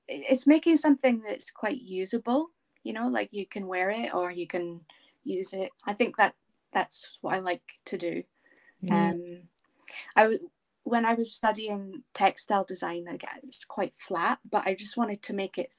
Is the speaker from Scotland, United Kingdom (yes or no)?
yes; Dundee, Scotland, United Kingdom; So I grew up in or near Dundee in Scotland, and I studied textile design at Duncan of Jordanston Art College in Dundee.